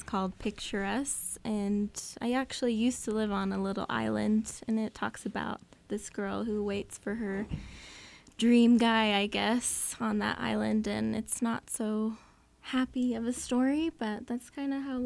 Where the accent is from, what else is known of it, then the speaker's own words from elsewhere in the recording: Finland; English is a second language; I'm from Finland, and I've been doing music for quite a while.